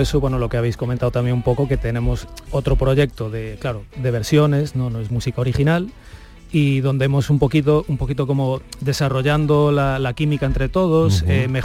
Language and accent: Spanish; Pontevedra, Galicia, Spain; now in Cádiz, Spain; Yo soy de Pontevedra.